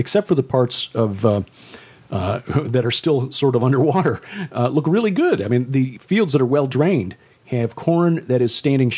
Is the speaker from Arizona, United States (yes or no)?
no; Chicago, Illinois, United States; She was born and raised in North Dakota, and she moved to Chicago before I was born. It's not my... You can't make silage from lawn clippings. And that's all the growing experience I had as a Ute.